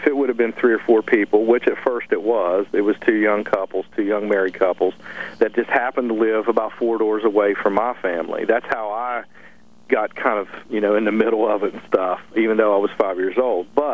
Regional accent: Point Pleasant, West Virginia, United States; I was born and raised in Point Pleasant, you know, and grew up there and spend a lot of time there even now.

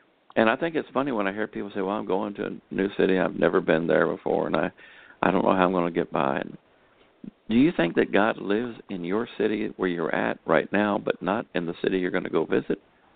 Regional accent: United States; but I'm an American.

